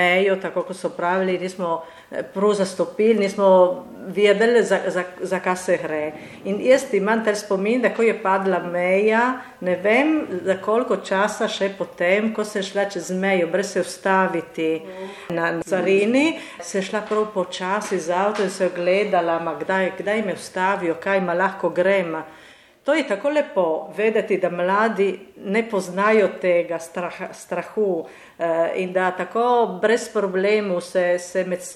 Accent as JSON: {"language": "Slovenian", "region": "Friuli-Venezia Giulia", "country": "Italy", "said": "kako smo mi iz Rečanske doline blizu Livka, naprimer, imamo isto govorico."}